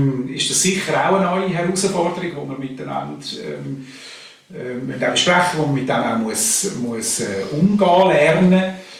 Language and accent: German; Jona, St. Gallen, Switzerland; Von der Lebensqualität her ist es sehr vergleichbar mit dem, was wir auch hatten, Jona, wo ich aufgewachsen bin.